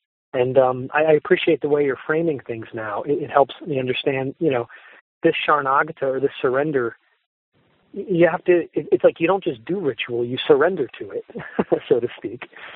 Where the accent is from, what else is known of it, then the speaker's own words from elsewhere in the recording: United States; as an American, I'm anti-ritual just by nature, typically.